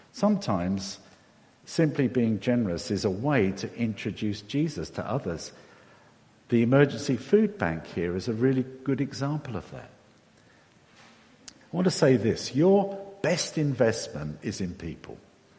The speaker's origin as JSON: {"language": "English", "town": "Hayes", "region": "London", "country": "United Kingdom", "tie": "born or raised there", "said": "I grew up in Hayes in Middlesex. We didn't have much."}